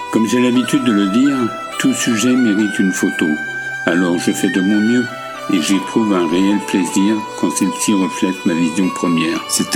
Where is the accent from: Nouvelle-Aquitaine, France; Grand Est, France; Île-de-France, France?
Île-de-France, France; also born or lived in Oise; now in Saint-Pierre-des-Nids, France; 60 pour l'Oise d'où je viens et 53 pour la Mayenne où je suis maintenant. J'ai 69 ans, je suis natif des Yvelines et j'habite en Mayenne à Saint-Pierre-des-Nids.